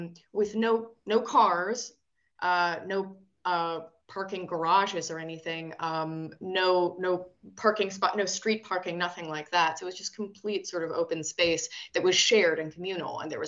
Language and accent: English; United States; now in Denmark; especially as an American